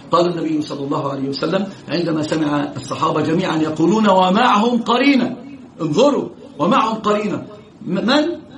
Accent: Egypt; إيش هم قالوا عندنا في مصر؟

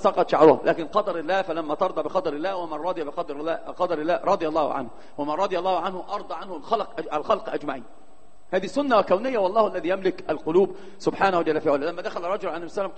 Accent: Upper Egypt, Egypt; وفي الصعيد عندنا مشهور جدا هذا الباب

